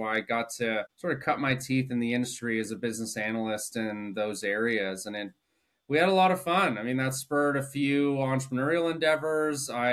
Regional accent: Guelph, Ontario, Canada; also born or lived in Kitchener-Waterloo; I am originally from Guelph, so I've been migrating gradually south. Spent about 15 years in Kitchener-Waterloo

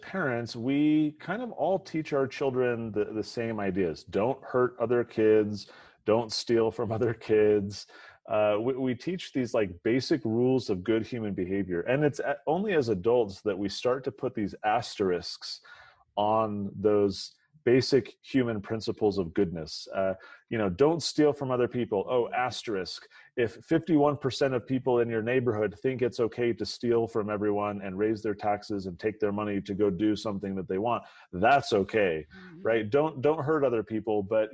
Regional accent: San Diego, California, United States; also born or lived in Utah; I went to school here in Utah, Brigham Young University. I grew up in San Diego.

